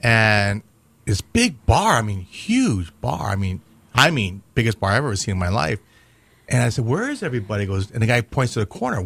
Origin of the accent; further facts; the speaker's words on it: Hawaii, United States; He goes, where are you from? I go, I'm from Hawaii.